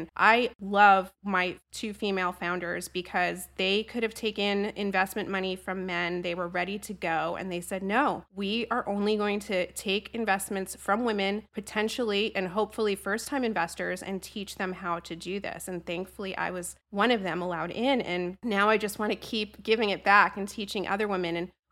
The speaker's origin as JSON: {"language": "English", "region": "New Jersey", "country": "United States", "said": "So my reaction, I'm from Jersey, I'm Sicilian, I have a temper."}